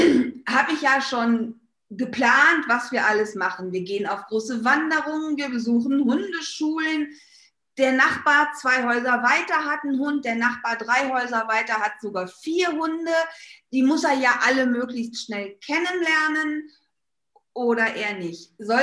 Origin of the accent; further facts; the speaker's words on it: North Rhine-Westphalia, Germany; wie man bei uns im Ruhrpott immer so schön sagt.